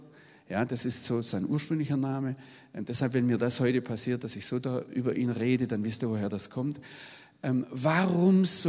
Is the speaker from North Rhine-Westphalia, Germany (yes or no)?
no; Baden-Württemberg, Germany; ich bin im Schwarzwald aufgewachsen, habe dann Theologie studiert